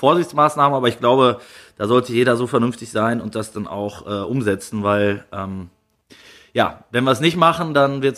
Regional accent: North Rhine-Westphalia, Germany; meine Wenigkeit in meiner Heimat am Niederrhein.

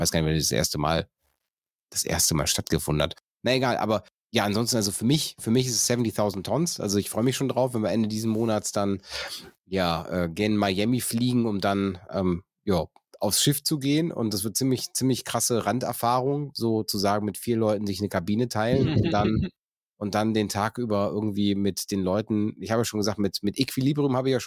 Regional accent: North Rhine-Westphalia, Germany; ich komme aus dem Niederrhein

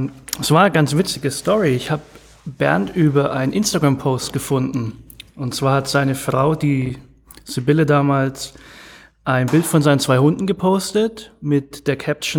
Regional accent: Bamberg, Bavaria, Germany; Und ihr müsst wissen, ich komme aus Bamberg

